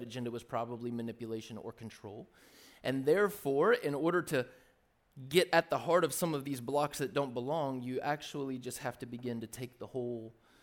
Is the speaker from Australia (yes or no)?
no; Southern United States, United States; do I believe in Jesus just because I grew up in the South or because I actually believe in Jesus?